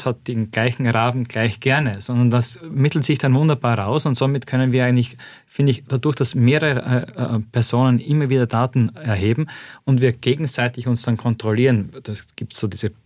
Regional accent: Austria; Das machen auch unsere Damen bei uns in Österreich die ganze Zeit.

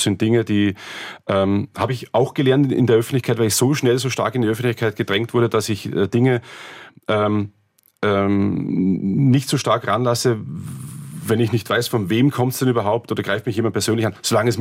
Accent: Austria; born there; Und ich bin ja gebürtiger Österreicher, und da gibt es ja auch zwischen Osten, Westen, Norden und Süden riesige Unterschiede.

